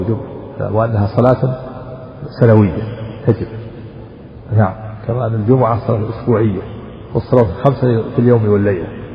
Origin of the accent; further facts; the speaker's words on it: Najd, Saudi Arabia; وفي القبر يكون رأسه شمالا كما عندنا في نجد يكون مستقبل القبلة